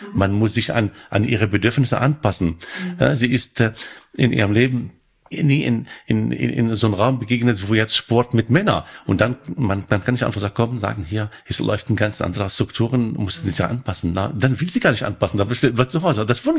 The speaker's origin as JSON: {"language": "German", "country": "Morocco", "second_language": "German", "lives_now": "Germany", "said": "Ich komme aus Marokko."}